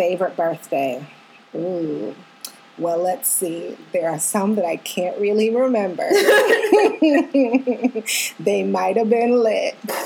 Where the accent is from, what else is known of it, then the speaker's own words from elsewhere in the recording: Jamaica; a little island girl, I appreciated having some representation because they're in the ocean. I'm from Jamaica.